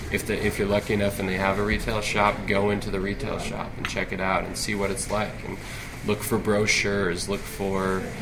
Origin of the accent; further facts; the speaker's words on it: Portland, Oregon, United States; the first thing she says to me when she knows I'm from Portland is, wow, Multnomah County Library System is among the top two or three library systems in the country.